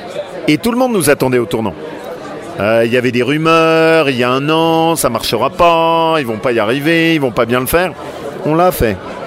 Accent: Auvergne-Rhône-Alpes, France; c'est l'héritage de ces championnats chez nous, en Savoie.

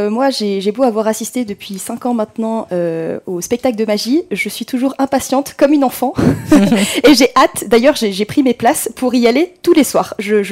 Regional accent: Toulouse, Occitanie, France; born there; now in Courchevel, France; donc je suis toulousaine de naissance, courcheveloise d'adoption

